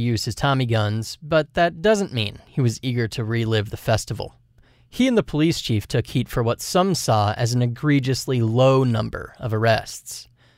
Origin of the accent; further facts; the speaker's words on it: Louisville, Kentucky, United States; I grew up in Louisville, and I don't remember ever hearing about the festival until I ran across an old article on it as an adult.